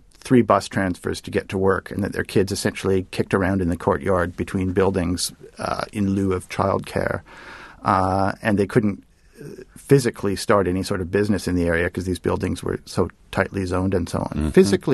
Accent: Toronto, Ontario, Canada; when I grew up in Toronto, I certainly was surrounded by Chinese and Portuguese and Italians using this cheap housing stock as a place to start businesses and so on.

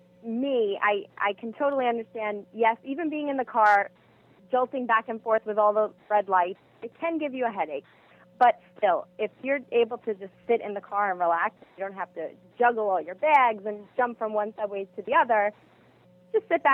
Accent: New York, United States; So I'm a New Yorker, so, of course, I love The Real Housewives of New York City.

